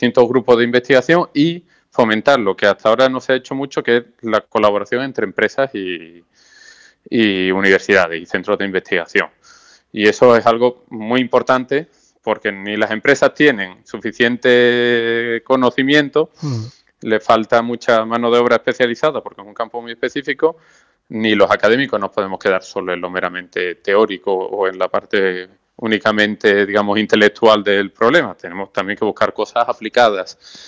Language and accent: Spanish; Andalusia, Spain; como andaluz también me gustaría ver que parte viene también